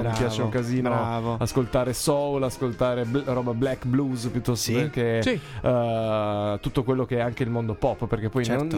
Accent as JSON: {"language": "Italian", "region": "Piedmont", "country": "Italy", "said": "noi siamo piemontesi"}